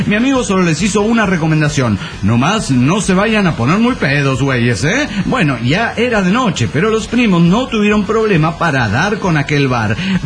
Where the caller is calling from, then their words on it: Coacalco, State of Mexico, Mexico; Hola, ¿cómo están, amigos? … de Coacalco, Edomex.